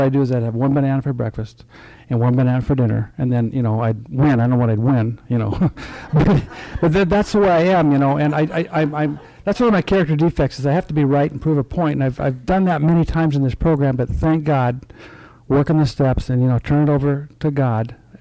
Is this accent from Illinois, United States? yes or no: no; Olympia, Washington, United States; from Olympia, Washington.